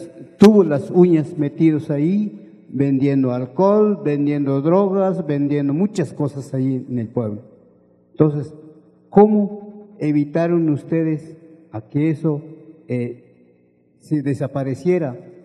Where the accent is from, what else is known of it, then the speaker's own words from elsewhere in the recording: Chenalhó, Chiapas, Mexico; Soy originario de Chenaló y hablo tzotzil.